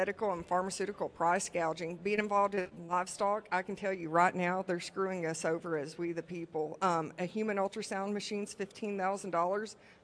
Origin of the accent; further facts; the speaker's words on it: Chickamauga, Georgia, United States; now in Armuchee, United States; Born and raised in Chickamauga, Georgia.